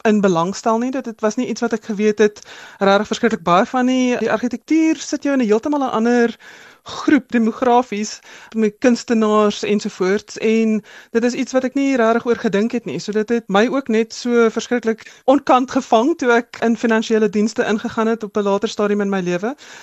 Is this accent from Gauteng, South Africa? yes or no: yes; Johannesburg, Gauteng, South Africa; also born or lived in Hillbrow; Ek is 'n gebore en getoe Johannesburger. Ek is in Heelbrug gebore toe dit nog moontlik was om daar so te bly. Maar ek het maar op die Wesrand groot geword.